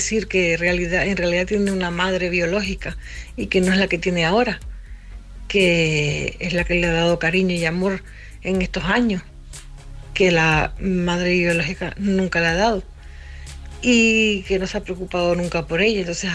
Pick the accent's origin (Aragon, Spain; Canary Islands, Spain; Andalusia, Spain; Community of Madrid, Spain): Canary Islands, Spain; now in A Coruña, Spain; la tinerfeña que vive en La Coruña.